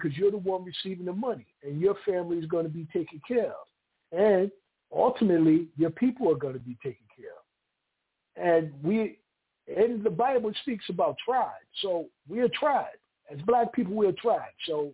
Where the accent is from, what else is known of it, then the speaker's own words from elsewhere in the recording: Paterson, New Jersey, United States; I'm from Patterson.